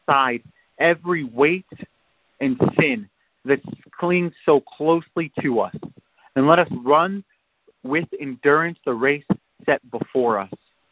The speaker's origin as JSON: {"language": "English", "town": "Fairbury", "region": "Illinois", "country": "United States", "tie": "born or raised there", "also_born_or_lived": "Chicago", "said": "I was born in Chicago, but as I got older, my brothers got in trouble, and my mom moved us further and further south in Illinois. I ended up in a small town called Fairbury."}